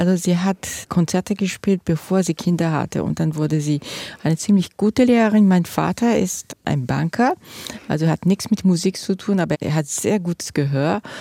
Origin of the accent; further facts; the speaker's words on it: Düsseldorf, North Rhine-Westphalia, Germany; Ich bin in Düsseldorf aufgewachsen